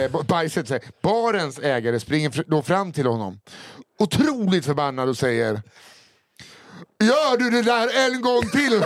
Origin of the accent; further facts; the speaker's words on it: Mariehamn, Åland, Finland; Jag är uppväxt i Mariehamn på Åland. Som inte bara är en håla, utan också en håla i Finland.